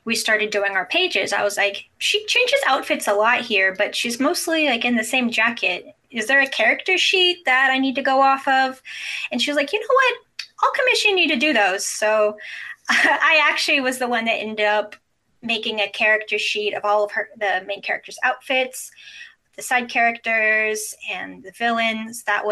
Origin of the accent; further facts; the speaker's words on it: Texas, United States; I'm from Texas, so that's just kind of what people do here.